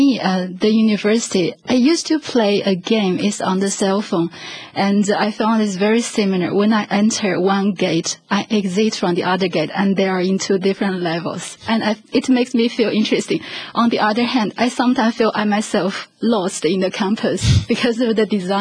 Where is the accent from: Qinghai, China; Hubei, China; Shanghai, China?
Hubei, China; Wuhan; English is a second language; Well, I'm from Wuhan.